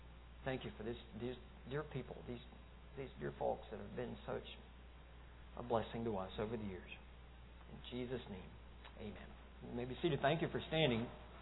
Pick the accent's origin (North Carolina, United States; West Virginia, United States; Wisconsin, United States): North Carolina, United States; And I'm from North Carolina, and that was a North Carolina preacher.